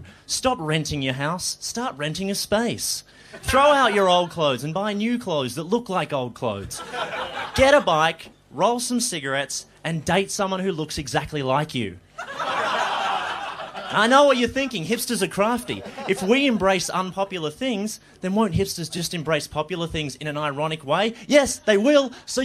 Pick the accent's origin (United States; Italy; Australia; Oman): Australia; Melbourne, Victoria; I try not to blame myself, but I grew up in Melbourne.